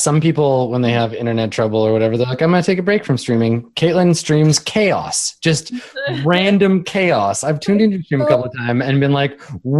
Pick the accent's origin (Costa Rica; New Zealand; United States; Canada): Canada; speaking as a Canadian, getting kicked out of a Tim Hortons is a hard fucking thing to do.